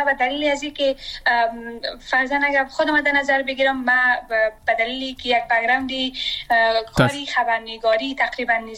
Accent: Afghanistan; مثلا من شخصا آرزویی را ندارم که وطنم ترک کنم، من سرمایه وطنم هستم، من اونجا درس خواندیم.

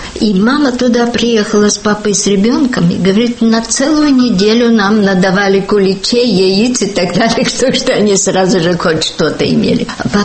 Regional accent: Northeast China, China; now in Prague, Czech Republic; родилась и выросла в Китае, северо-восточной части, на берегу реки Сунгари, Сунхуатьян, от русской мамы и чешского папы. … родом из южно-чешского гуситского города Табора.

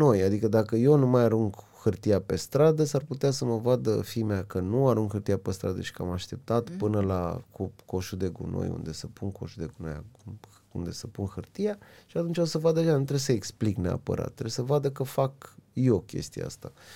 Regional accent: Tulcea, Tulcea County, Romania; Eu sunt parte din comunitatea LGBT, eu sunt din Tulcea

